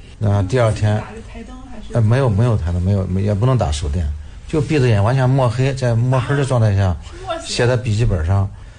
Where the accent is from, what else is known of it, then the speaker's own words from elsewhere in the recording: Shandong, China; 我老家是在鲁西地区，相对比较落后，小时候没有别的娱乐啊